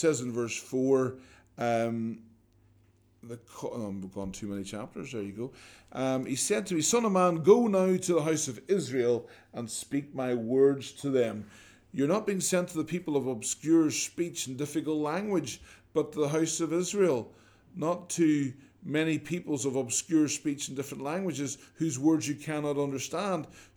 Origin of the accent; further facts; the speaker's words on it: Ireland; moved away as an adult; now in England; When I was coming from Ireland to England, or feeling a call to come from Ireland to England, you know, come as a missionary to this pagan offshore island, as I often put it